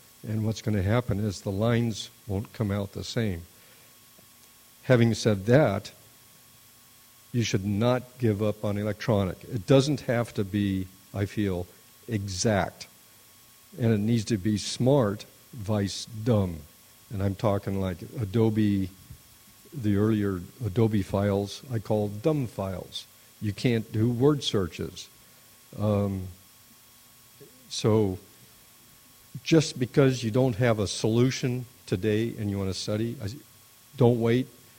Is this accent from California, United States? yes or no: no; Poulsbo, Washington, United States; I'm from Poulsbo.